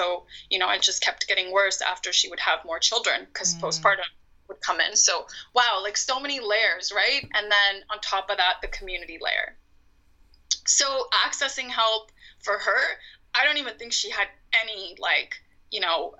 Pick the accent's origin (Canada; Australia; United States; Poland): Canada; I'm South Asian, so I'm from India. My parents are from India. I was born and raised here in Canada, but I'm very, like, I identify mostly really as, like, a South Asian woman.